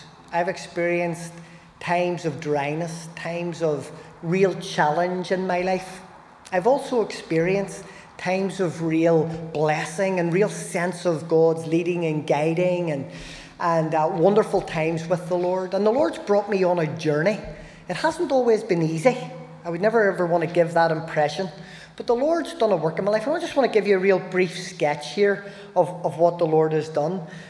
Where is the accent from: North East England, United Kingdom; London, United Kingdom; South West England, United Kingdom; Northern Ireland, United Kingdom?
Northern Ireland, United Kingdom; Newtownbreda; I grew up in the Newton Breda area. I went to Newton Breda High School as a pupil. And I grew up really, my family are originally from Sandy Row, part of Belfast.